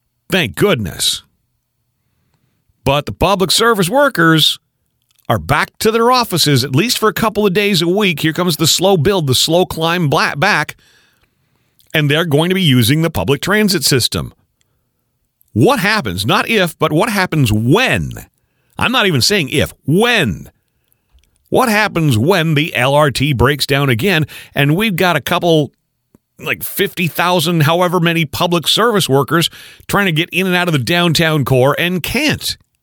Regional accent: Ottawa, Ontario, Canada; born there; since before I was born in Ottawa in 1969. It snows here.

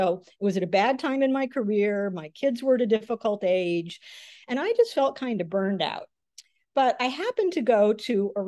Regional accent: Michigan, United States; So I grew up in Michigan, in rural Michigan, and was lucky enough to have a scholarship to Interlochen

